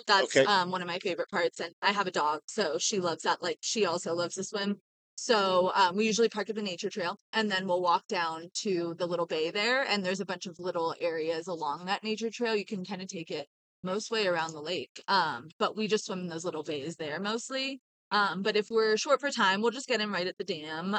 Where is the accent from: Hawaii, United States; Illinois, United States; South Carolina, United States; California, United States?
Hawaii, United States; I grew up in Hawaii originally, and I was having a really hard time with like not being able to swim.